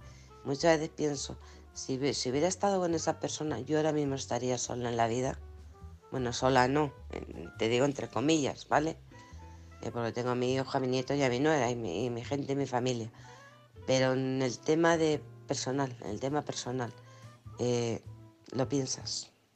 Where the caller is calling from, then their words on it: Alcorcón, Community of Madrid, Spain; de Alcorcón.